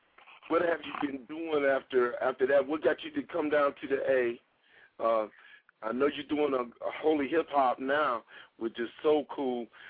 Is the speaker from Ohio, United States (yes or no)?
yes; Ohio, United States; I'm from Ohio.